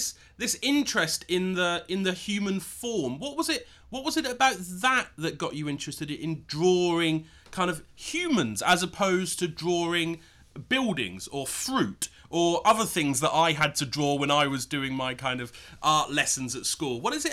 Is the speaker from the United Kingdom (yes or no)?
yes; England, United Kingdom; as an Englishman, then I like to talk about the weather